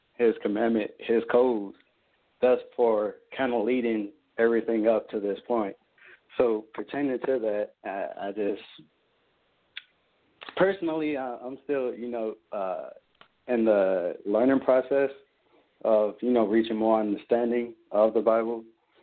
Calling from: Newport News, Virginia, United States; I'm from Newport News, Virginia.

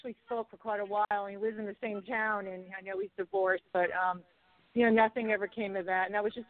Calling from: Long Island, New York, United States; From Long Island.

